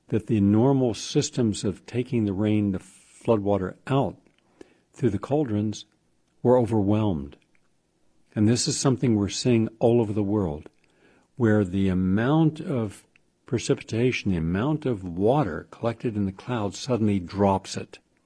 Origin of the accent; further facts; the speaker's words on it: Parkersburg, West Virginia, United States; also born or lived in Wheeling / Weirton; I come from West Virginia. I grew up there, Parkersburg, lived in Wheeling, Weirton, West Virginia.